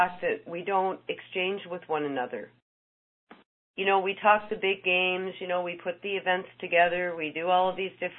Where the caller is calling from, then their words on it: Canada; I'm calling from Canada.